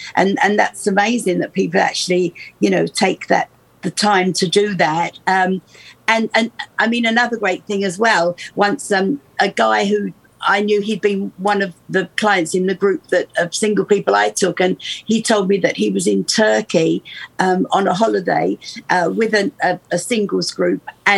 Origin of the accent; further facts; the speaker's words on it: Dagenham, London, United Kingdom; They were designed by a cousin of mine, Brian, who's also a Dagenham boy. But I love the story of my hometown, absolutely fascinates me.